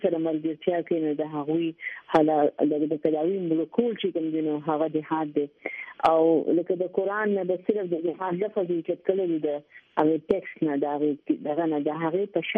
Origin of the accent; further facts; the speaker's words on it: Pakistan; زه یو پاکستانی یم زه یو نېشنالیست یم